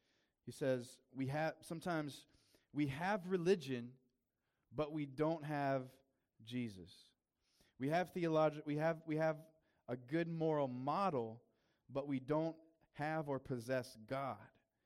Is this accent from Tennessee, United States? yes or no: no; South Carolina, United States; now in Maryland, United States; He gets flown up here to paint in Maryland, where, you know, I'm from South Carolina.